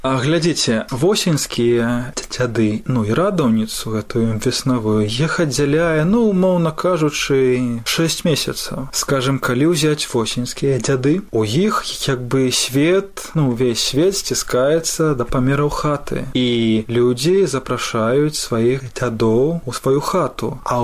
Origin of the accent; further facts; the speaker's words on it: Pruzhany, Brest Region, Belarus; Я літаральна вось учора вярнуўся якраз такі з Пружаны, з Пружаншчыны, з маёй малой радзімы.